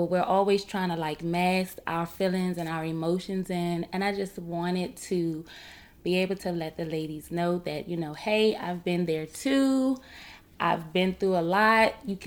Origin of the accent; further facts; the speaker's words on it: Washington, District of Columbia, United States; I am from Washington, D.C.